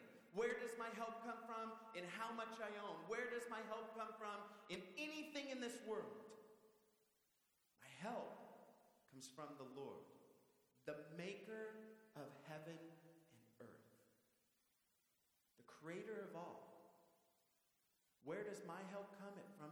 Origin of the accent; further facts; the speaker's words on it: Seattle, Washington, United States; I mean, I'm from Seattle, so of course it's worth money.